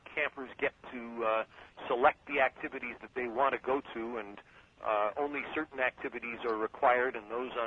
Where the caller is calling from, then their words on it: Keeseville, New York, United States; I'm calling from Keysville, New York, North Country Camps.